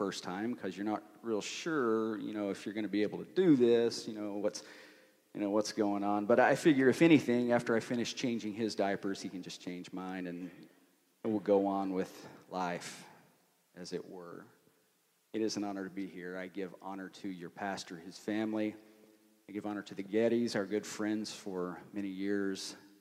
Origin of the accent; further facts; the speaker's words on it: Tennessee, United States; I come from Northeast Tennessee, where we believe in four different seasons. So it's a little strange being in Southern California in September